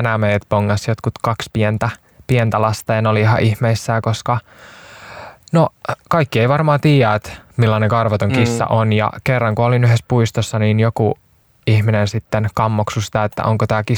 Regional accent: Imatra, South Karelia, Finland; born there; Eli mun synnyinkaupunki Imatralle.

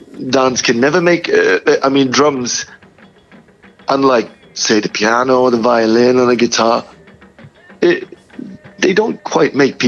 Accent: Singapore; We have somebody from England. We have somebody from Brazil. I'm from Singapore.

